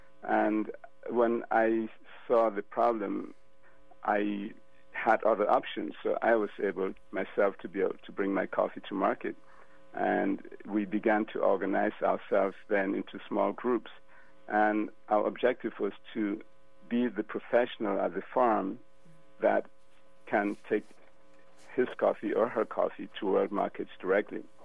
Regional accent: Cameroon; now in Atlanta, United States; Look, I'm a small farmer, even though I'm calling from Atlanta. I'm from Cameroon. I have a farm in Cameroon.

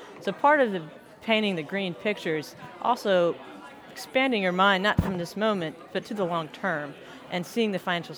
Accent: Florida, United States; So yeah, I was born and raised in Florida. I wanted to do something totally different. Went to college in Minnesota.

